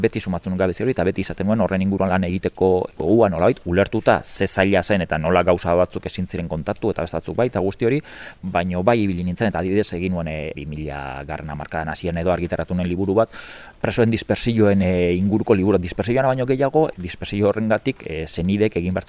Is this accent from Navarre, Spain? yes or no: no; Hondarribia, Basque Country, Spain; now in Irun, Spain; bueno, ni ondarri bikoa naiz, Irunen bizi naiz